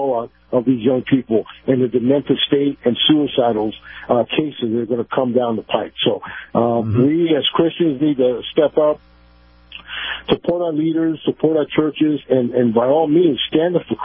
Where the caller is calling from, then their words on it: Tampa, Florida, United States; Good morning, Captain. Good morning, Ron. … from Tampa.